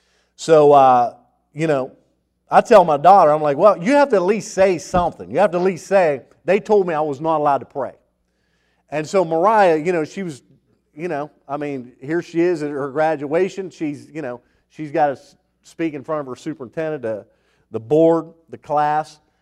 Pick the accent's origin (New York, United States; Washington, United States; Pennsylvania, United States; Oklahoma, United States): Pennsylvania, United States; Brighton Township; from Beaver, so which is where I'm from. I'm from Brayton Township, and I went to Beaver.